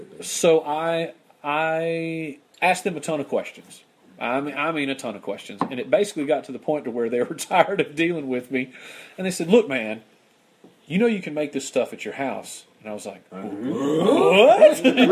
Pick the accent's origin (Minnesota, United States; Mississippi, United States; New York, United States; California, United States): Mississippi, United States; Amory; also born or lived in Greenwood; I was born in Greenwood, Mississippi. I've lived in Amory, Mississippi most of my life.